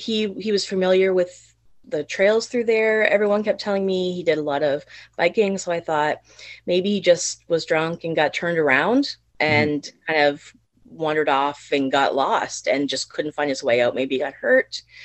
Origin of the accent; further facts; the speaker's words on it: Yarmouth, United Kingdom; because I'm from here. I'm from Yarmouth. I live in Tuscott.